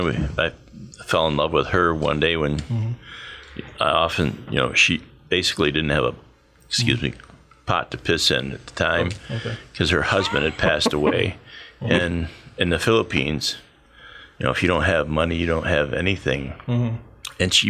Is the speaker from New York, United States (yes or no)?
yes; New York, United States; born there; I was born in New York State, and then I travel all over the country as a singer